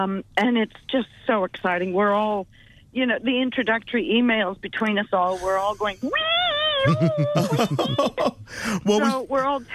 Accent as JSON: {"language": "English", "country": "Canada", "tie": "born or raised there", "said": "I grew up in Canada, and there's, you know, as a kid, we had lots of Indian friends"}